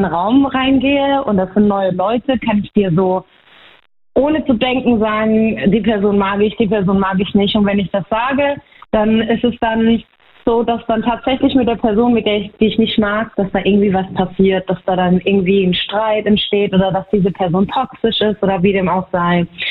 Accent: Baumholder, Rhineland-Palatinate, Germany; Ich bin aus der Pfalz, aus Baumholder.

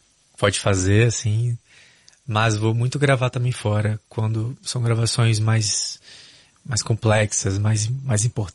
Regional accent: Vitória, Espírito Santo, Brazil; Eu nasci em Vitória, Espírito Santo.

